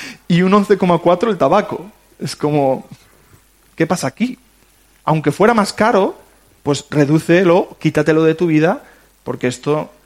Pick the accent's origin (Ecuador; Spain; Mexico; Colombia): Spain; Somos españoles y estos son presupuestos de familias españolas.